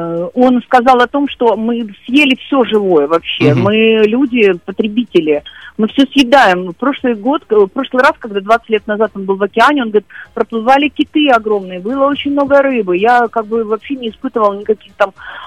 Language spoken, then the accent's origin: Russian; Komsomolsk-on-Amur, Khabarovsk Krai, Russia; born there; там, где я родилась, город в Комсомольске-на-Амуре, который строила моя бабушка с дедушкой.